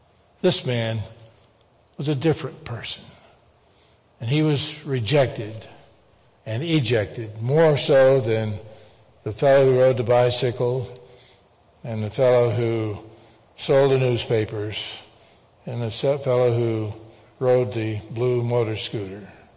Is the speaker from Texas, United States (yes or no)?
yes; New Braunfels, Texas, United States; In my hometown of New Braunfels, there's a fellow that when I was a kid, 10, 11, 12 years old, we went to the Saturday movies